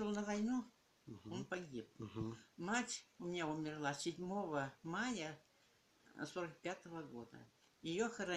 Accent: Romanovka, Tomsk Oblast, Russia; born there; Я родилась в 1940 году, 1 ноября. Томской области, Томский район, деревня Романовка.

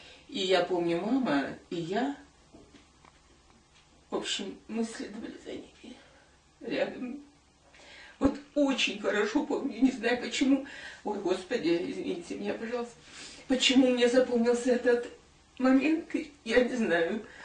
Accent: Barnaul, Altai Krai, Russia; also born or lived in Stukovo; 23 ноября 1935 года в Алтайском крае, Павловский район, село Стуково было там. Но в 40-м году, перед самой войной, мы уехали в Барнаул. И все мое детство, и вся моя юность

